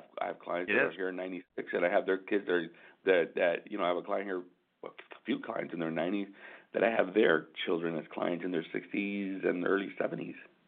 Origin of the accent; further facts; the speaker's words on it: Michigan, United States; We're from Michigan, so we get a lot of snowbird stuff.